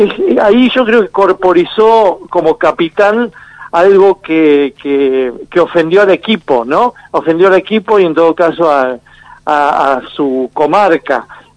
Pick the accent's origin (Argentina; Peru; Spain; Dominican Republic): Argentina; Es como que mi trabajo me acompaña en mi sentir como en este caso como un argentino más, ¿no?